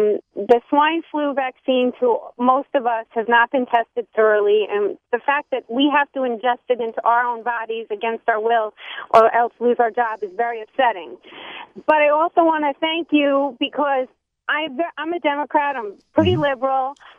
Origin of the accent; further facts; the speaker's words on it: Long Island, New York, United States; Well, I'm a nurse from Long Island